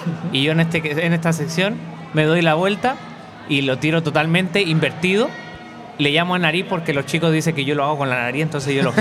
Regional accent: Chile; todos somos familia y todos somos chilenos

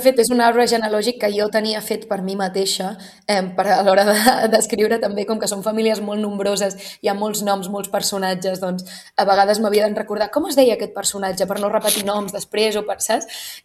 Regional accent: Barcelona, Catalonia, Spain; born there; jo no soc de persona de poble, jo soc nascuda a Barcelona, però sí que és veritat que he passat molts estius en un poble

